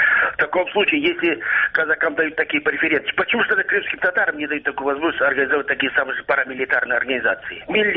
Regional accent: Crimea, Ukraine; Я сам из Крыма, я сам крымский татарин.

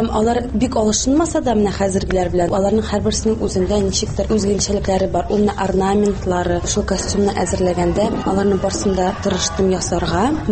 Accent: Tatarstan, Russia; now in Izhevsk, Russia; мин Әгерҗе районы Тирсавында туып үстем. Хәзерге вакытта Ижевск шәһәрендә яшим.

